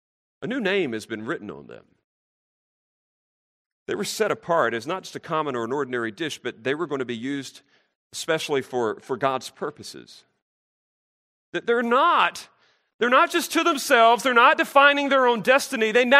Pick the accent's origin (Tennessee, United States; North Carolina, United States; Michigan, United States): North Carolina, United States; You're an old school southerner like me. I'm from North Carolina.